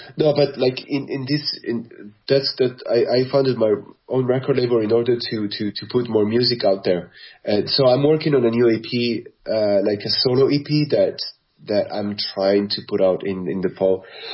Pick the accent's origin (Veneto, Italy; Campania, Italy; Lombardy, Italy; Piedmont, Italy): Veneto, Italy; Verona; moved away as an adult; now in Berlin, Germany; It's in my hometown. Yeah, that's where I grew up. That's where I spent the first 30 years of my life. Before moving to Berlin.